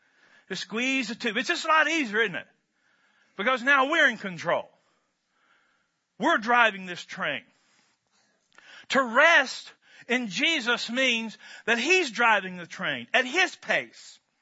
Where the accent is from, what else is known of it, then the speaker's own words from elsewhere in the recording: United States; I'm a boy from Barron County.